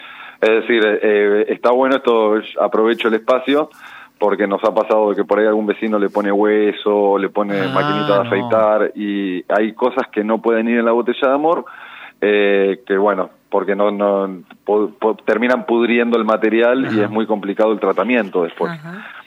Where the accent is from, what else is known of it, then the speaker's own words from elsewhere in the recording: Mar del Plata, Buenos Aires Province, Argentina; Yo soy oriundo nativo de Mar del Plata.